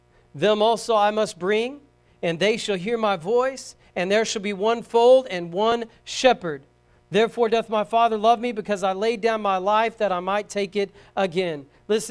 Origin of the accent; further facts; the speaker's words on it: Bible Belt, United States; Southern bred. Yeah, well, sooner, but yes. When I die, I'll be sooner dead. That's all true. But I grew up in the Bible Belt.